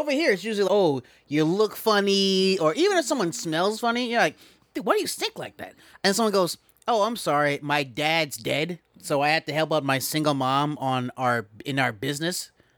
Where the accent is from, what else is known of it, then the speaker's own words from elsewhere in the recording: the South, United States; maybe it's because we're from the South.